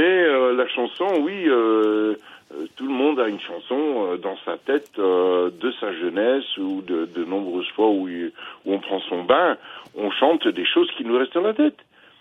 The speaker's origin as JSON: {"language": "French", "town": "Brussels", "region": "Brussels-Capital Region", "country": "Belgium", "tie": "born or raised there", "also_born_or_lived": "The Hague, Netherlands", "said": "Je veux dire, j'ai quitté La Haye, j'avais 6 ans, et j'étais à Bruxelles. Bruxelles m'a un peu, comment dire, identifié"}